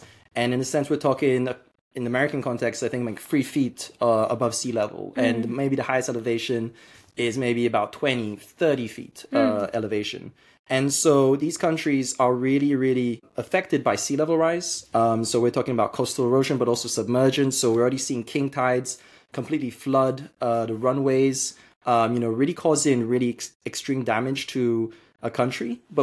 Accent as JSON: {"language": "English", "country": "Seychelles", "said": "I'm from Seychelles, a small African island state in the Western Indian Ocean right next to Madagascar."}